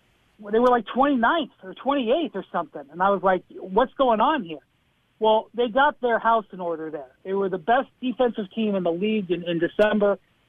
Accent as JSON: {"language": "English", "town": "Cleveland", "region": "Ohio", "country": "United States", "said": "I'm from Cleveland, okay?"}